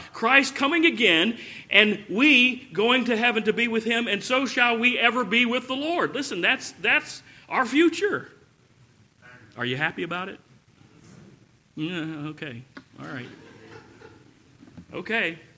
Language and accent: English; the South, United States; Now, something that you'll find down here in the South, and I can speak because I'm a Southerner, okay?